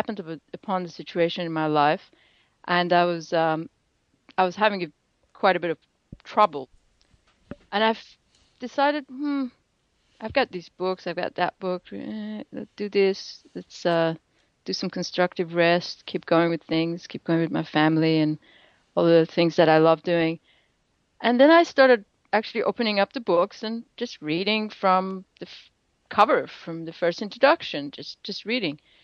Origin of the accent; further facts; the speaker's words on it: Melbourne, Victoria, Australia; Nothing against people in Sydney, but I'm actually from Melbourne.